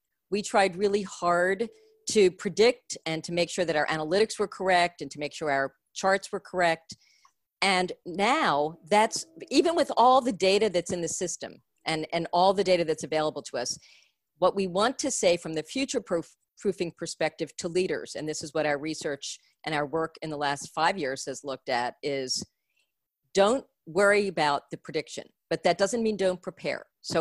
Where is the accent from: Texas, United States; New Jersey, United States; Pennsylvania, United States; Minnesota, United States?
Pennsylvania, United States; Philadelphia; born there; You know, I was born in Philadelphia.